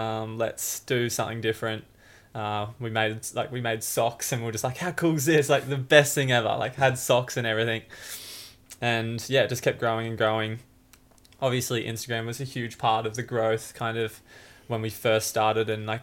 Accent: Banora Point, New South Wales, Australia; But yeah, born in Tweed Heads, grew up in Benora Point, had both my parents, all living in Benora Point.

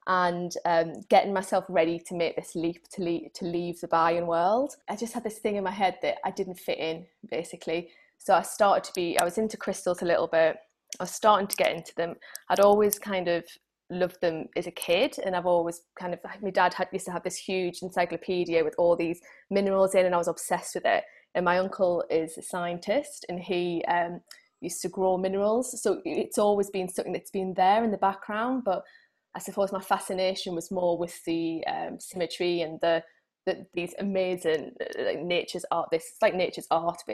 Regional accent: United Kingdom; being typically British and being typically cynical

